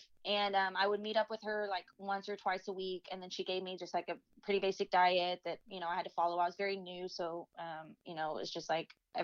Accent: Houston, Texas, United States; now in Dallas, United States; And because I was living in Houston, that's where I'm from, born and raised in Houston.

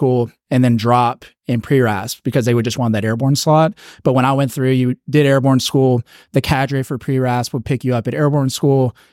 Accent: Georgia, United States; So I grew up in Georgia pretty much all over the place, from Atlanta, McKaysville, Georgia. I moved equally in the seventh grade in Coweta County.

